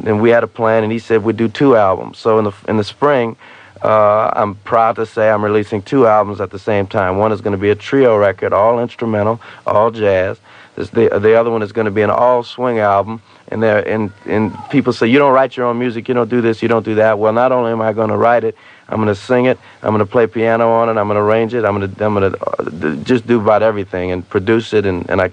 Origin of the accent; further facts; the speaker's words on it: New Orleans, Louisiana, United States; Man, I come from the Crescent City, man.